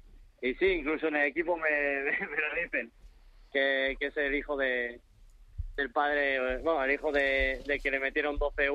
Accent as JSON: {"language": "Spanish", "town": "Valladolid", "region": "Castile and León", "country": "Spain", "lives_now": "Malta", "said": "Sí, soy de Valladolid."}